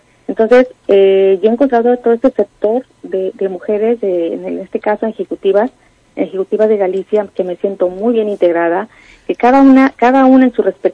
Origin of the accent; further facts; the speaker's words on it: Mexico; now in Spain; es que te acogen muy bien siendo mexicana